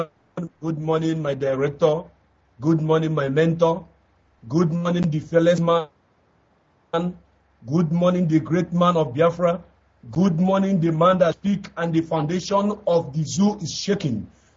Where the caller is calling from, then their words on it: Dakar, Senegal; I'm calling from Dakar, Senegal at this point in time.